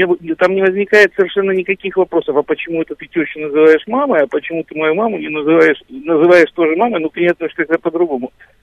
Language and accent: Russian; North Caucasus, Russia; я, соответственно, ну, как и я, родился и вырос на Северном Кавказе